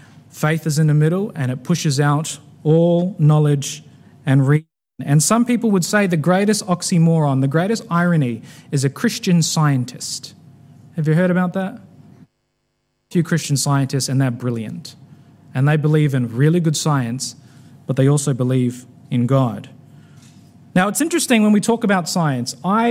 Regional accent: Queensland, Australia; I'm a Queenslander, see?

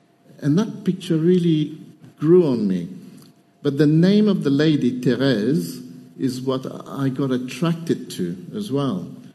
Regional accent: Mauritius; born there; now in England; So I was born in Mauritius, as I said

